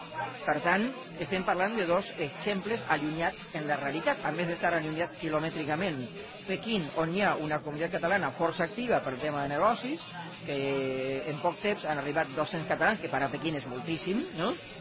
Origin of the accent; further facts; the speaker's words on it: Argentina; now in Barcelona, Spain; Jo, com a argentí, a més com a president del Casal Argentí a Barcelona